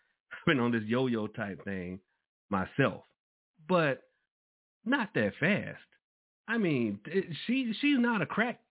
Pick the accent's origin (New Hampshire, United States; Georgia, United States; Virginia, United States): Georgia, United States; Atlanta; I'm from Southwest Atlanta, so I've never felt that I needed to be protected from, like, somebody trying to mug me, rob me.